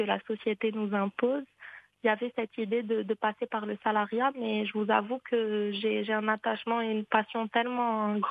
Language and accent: French; Fez, Fès-Meknès, Morocco; moved away as an adult; Alors, donc moi, je suis née au Maroc, où j'ai grandi jusque mes 18 ans. Je suis de Fès à l'origine. Et donc, à 18 ans, je suis allée en France pour continuer mes études.